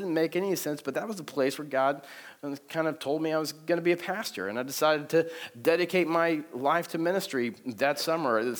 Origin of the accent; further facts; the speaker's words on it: Texas, United States; I was living in Texas, and it's my hometown, and my family was there, and I had a job, and was serving at this church.